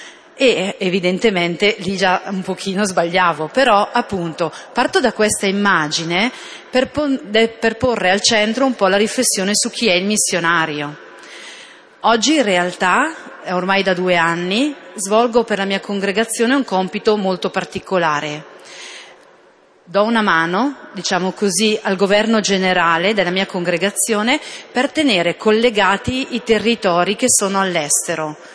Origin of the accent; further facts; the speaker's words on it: Redona, Lombardy, Italy; born there; io sono nata a Redona. In questa chiesa sono stata battezzata nel 1974